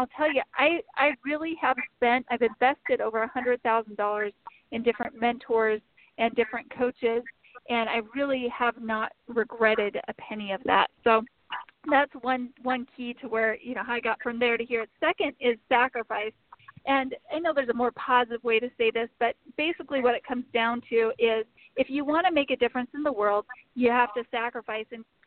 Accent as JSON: {"language": "English", "town": "Twin Falls", "region": "Idaho", "country": "United States", "tie": "born or raised there", "also_born_or_lived": "Indiana", "said": "So I was actually born in Twin Falls, Idaho. I'm pretty much born and raised in Idaho. There was a couple years when I was a toddler that I lived in Indiana with my parents."}